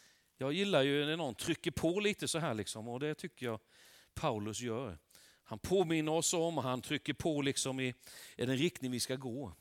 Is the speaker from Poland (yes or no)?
no; Värnamo, Jönköping County, Sweden; also born or lived in Tranås; now in Marieholm, Sweden; så bor jag nu i Marieholm. Utanför Gnosjö, utanför Hillestorp. Det är min hembygd, Värnamo bygden är min hembygd. Och vi har varit i Tranås i 7 år. Vi är tillbaka till vår hembygd.